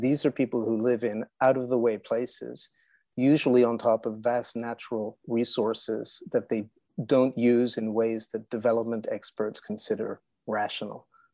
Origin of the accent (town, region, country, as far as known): Canada; born there